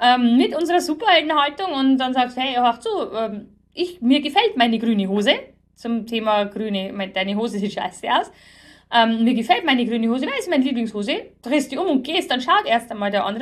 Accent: Bavaria, Germany; Wie heißt es bei uns in Bayern immer, nicht auf Goschen gefallen, du darfst nicht auf Goschen gefallen sein.

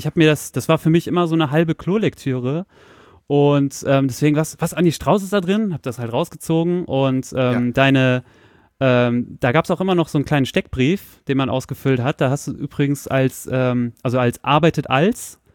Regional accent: Soltau, Lower Saxony, Germany; ich komme aus Soltau raus, kurz vor der Einfahrt zu Wolterdingen. Wenn man nach links fährt, fährt man rechts zum Heidepark. Also es ist nicht direkt in Soltau, aber es ist der Heidepark Soltau.

